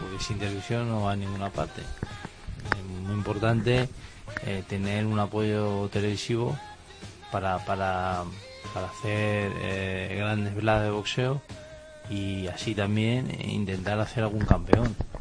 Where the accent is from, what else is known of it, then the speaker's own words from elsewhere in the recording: Spain; siendo español